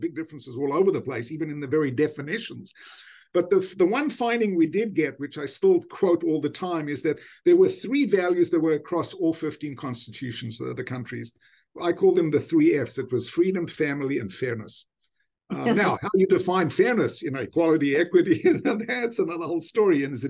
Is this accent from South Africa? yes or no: yes; South Africa; first language English; also born or lived in England / United States; I probably have had the privilege of growing up in South Africa, living in England, and then living in the US. I've had three different homes.